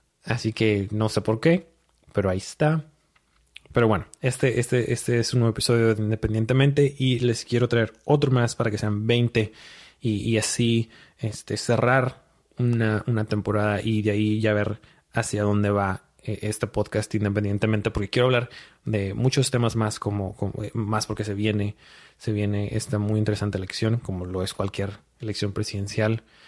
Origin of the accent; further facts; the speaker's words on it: Mexico; como mexicanos, que como pueblo mexicano